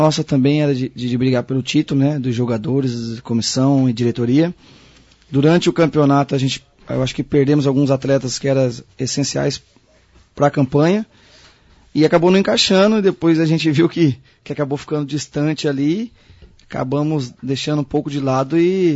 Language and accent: Portuguese; Sarandi, Paraná, Brazil; Eu sou de Sarandi. Minha família inteira é de Sarandi. Eu apenas nasci no hospital em Marialva. Eu fui feito em Sarandi.